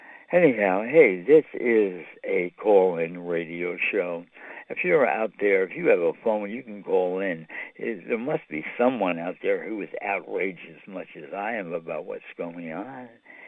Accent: New York City, New York, United States; I'm from the New York City area here, and we have more free TV stations than any place else in the world.

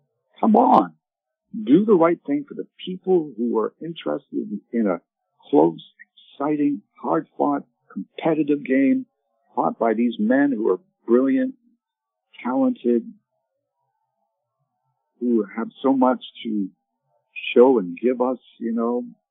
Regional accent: Canada; So when I was growing up in Canada, 1962 through 68

